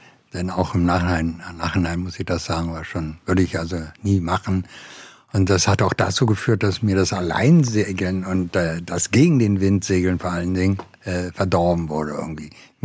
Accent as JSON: {"language": "German", "region": "Mecklenburg-Vorpommern", "country": "Germany", "tie": "born or raised there", "said": "Nein, das war noch in der DDR, in Mecklenburg."}